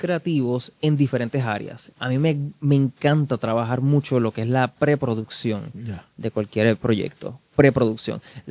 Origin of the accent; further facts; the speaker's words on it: Bayamón, Puerto Rico; mi hermana y yo, diría yo, nos criamos en el Teatro Braulio Castillo, en Bayamón.